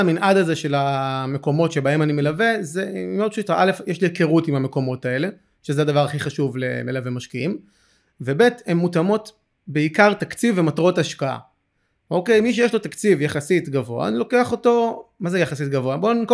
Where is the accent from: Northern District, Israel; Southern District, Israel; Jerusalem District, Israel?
Southern District, Israel; Kiryat Malakhi; קריית מלאכי, קודם כל, אני משם במקור, מהעיר הזאת.